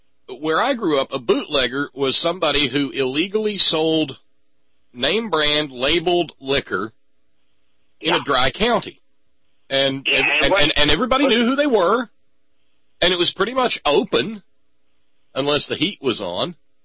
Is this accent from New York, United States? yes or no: no; Alabama, United States; Oh, see, now from growing up in Alabama, I know a little bit about that stuff, Bill, because I grew up in a dry county